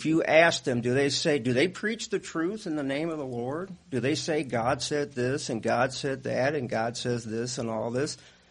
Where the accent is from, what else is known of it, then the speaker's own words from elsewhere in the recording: Fort Wayne, Indiana, United States; We come from Fort Wayne, Indiana. We live about 4 hours away.